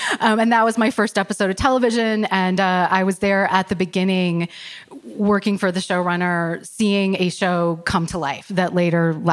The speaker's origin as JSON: {"language": "English", "region": "Indiana", "country": "United States", "tie": "born or raised there", "said": "I grew up in Indiana where like the main kind of writing that I experienced was journalism."}